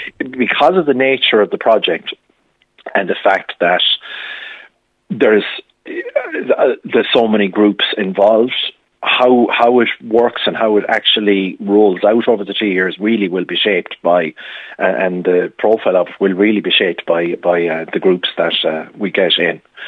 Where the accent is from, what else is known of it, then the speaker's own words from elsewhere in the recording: Connacht, Ireland; I'm from Galway myself, and it's a big county and it's very rural